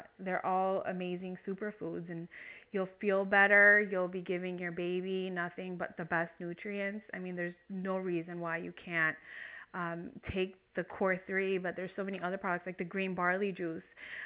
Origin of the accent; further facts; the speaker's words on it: New Jersey, United States; Okay. So I'm from New Jersey, as you mentioned.